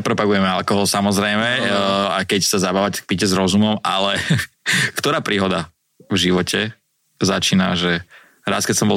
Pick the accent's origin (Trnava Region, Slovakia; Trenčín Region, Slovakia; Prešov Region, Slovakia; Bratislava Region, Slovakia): Bratislava Region, Slovakia; Pezinok; Ja som z Pezinka, vieš, že pekná zjazdovka, máme 500, 700, 1000.